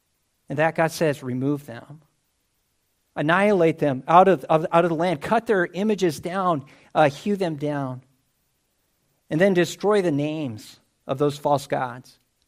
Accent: United States; I know this from growing up in the States.

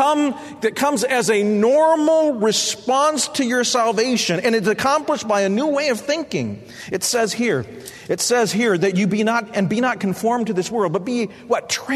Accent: Phoenix, Arizona, United States; I grew up in Phoenix, Arizona, where everything is laid out in a perfect grid.

